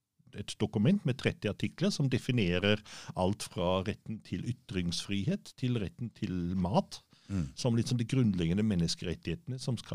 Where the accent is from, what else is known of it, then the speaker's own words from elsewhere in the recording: Austria; Norwegian is a second language; moved away as an adult; now in Norway; Jeg kommer fra Østerrike.